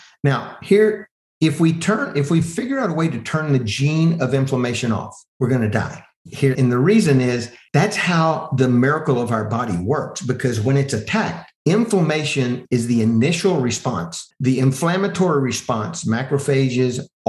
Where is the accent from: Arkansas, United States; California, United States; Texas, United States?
Texas, United States; So for me, again, I'm from Texas. I like things big.